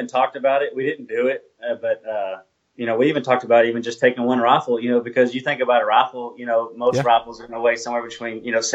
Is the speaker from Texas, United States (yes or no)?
yes; Texas, United States; we're from Texas, so it's hot, you know, so we're used to heat.